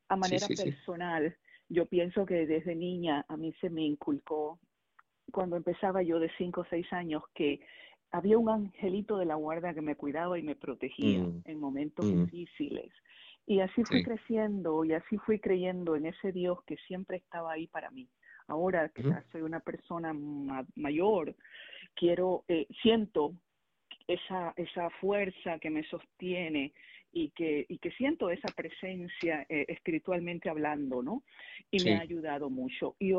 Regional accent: Panama; now in San Francisco, United States; Yo soy panameña, pero mitad peruana y mitad panameña.

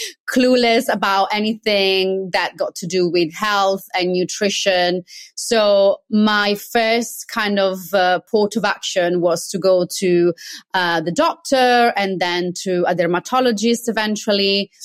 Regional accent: Italy; moved away as an adult; now in London, United Kingdom; Growing up in Italy in the 80s and 90s

